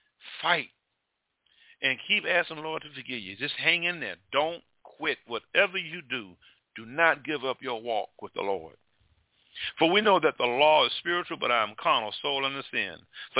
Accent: Mobile, Alabama, United States; I'm from Mobile, Alabama, baby. They bring the crawfish in Mobile. Ooh, I miss them. That's one thing I miss about my hometown.

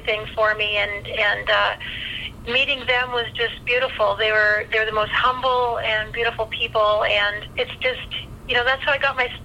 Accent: Ontario, Canada; I'm a Canadian girl. I was born and raised in a little town on the north shore of Lake Erie.

